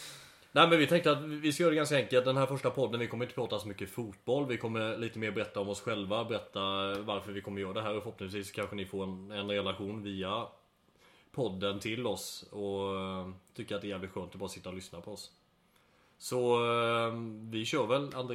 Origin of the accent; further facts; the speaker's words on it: Sweden; Jag är så mycket svensk och jag kör päron och vanilj.